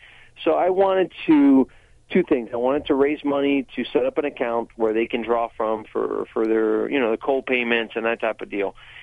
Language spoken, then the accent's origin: English; Florida, United States; I mean, I'm from Florida. There's not much climbing here.